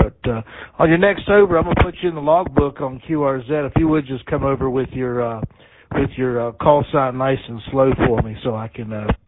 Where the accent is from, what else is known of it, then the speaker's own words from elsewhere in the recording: Columbia, South Carolina, United States; I'm from Columbia.